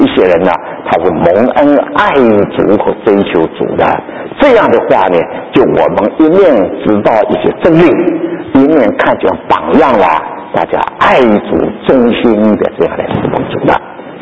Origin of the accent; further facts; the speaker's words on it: China; 都是我们中国人的气，身上气质有点不一样的啦